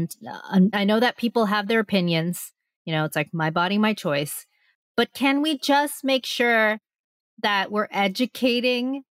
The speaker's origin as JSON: {"language": "English", "region": "California", "country": "United States", "tie": "born or raised there", "said": "obviously I grew up in Orange County and yes, I am an Asian person, so I wasn't allowed to go tanning"}